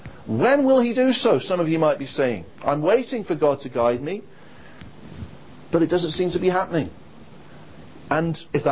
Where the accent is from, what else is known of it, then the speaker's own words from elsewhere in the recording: England, United Kingdom; now in Wales; Well, I'm not Welsh, as you will have gathered, but I do live in Wales. And when you're an Englishman living in Wales, you can't fail to notice when the Six Nations rugby tournament is on.